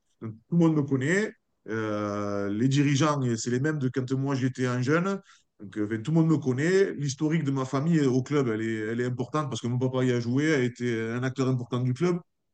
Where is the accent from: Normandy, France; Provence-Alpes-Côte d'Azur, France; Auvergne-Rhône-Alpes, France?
Provence-Alpes-Côte d'Azur, France; Avignon; moi, je viens d'un petit quartier d'Avignon